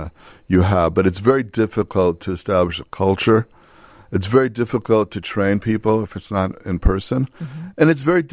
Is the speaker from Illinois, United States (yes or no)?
yes; Lincolnwood, Illinois, United States; also born or lived in Chicago; I grew up, I was born in the city, but moved to Lincolnwood when I was three. I grew up in Lincolnwood and went to Niles West High School.